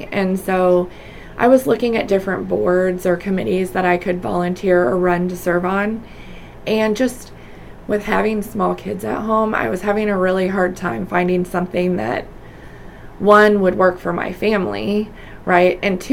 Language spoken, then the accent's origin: English; Columbia, Missouri, United States; I'm born and raised here in mid-Missouri. I'm from Columbia.